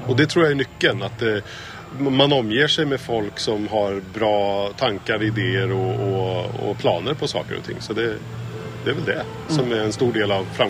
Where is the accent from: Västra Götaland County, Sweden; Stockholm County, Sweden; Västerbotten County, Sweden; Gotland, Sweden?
Stockholm County, Sweden; Stockholm; De ska också spela hemma i min hemstad i Stockholm på Cirkus i oktober.